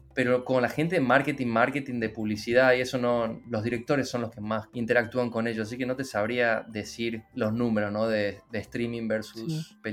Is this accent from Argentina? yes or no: yes; Tucumán, Argentina; Tucumán, sí, yo soy tucumano originalmente